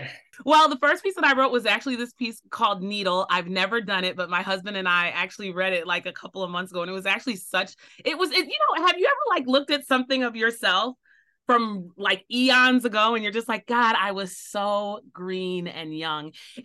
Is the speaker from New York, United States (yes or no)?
yes; Tonawanda, New York, United States; I was born and raised in Tonawanda. I was a church kid. I'm still very much a church girl